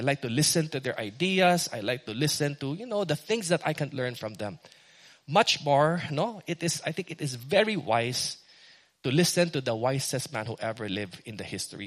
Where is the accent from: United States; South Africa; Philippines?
Philippines; Visayas; first language Bisaya; English is a second language; Every now and then, I will be using my native tongue. So if you're seated next to a visitor who can't understand Bisaya